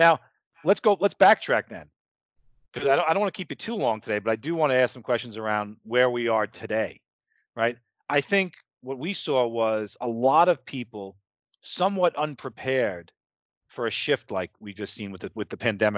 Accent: New York, United States; I'm a New Yorker. I live to say I got a guy.

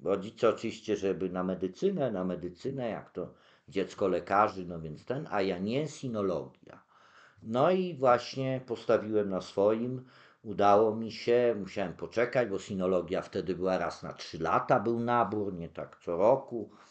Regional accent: Białystok, Podlaskie Voivodeship, Poland; now in Warsaw, Poland; bo ja byłem w Białymstoku, wychowałem się w Białymstoku, tam chodziłem do szkoły, przyjechałem do Warszawy

